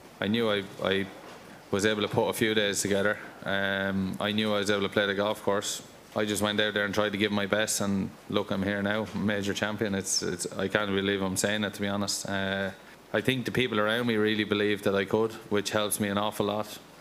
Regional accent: Ireland; I'm Irish. I grew up holing putts on the putting green back home

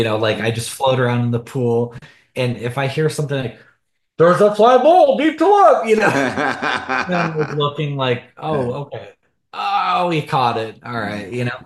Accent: Portland, Oregon, United States; I went back up to Portland, which is my hometown, and I spent the summer there after my first film, hanging out with friends, family

